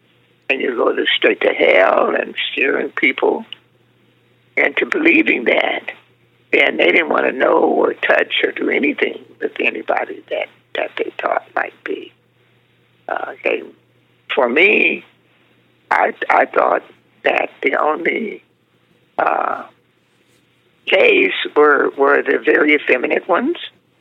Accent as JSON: {"language": "English", "town": "San Diego", "region": "California", "country": "United States", "tie": "born or raised there", "said": "And then when I graduated from high school, I came up from San Diego to LA to go to UCLA."}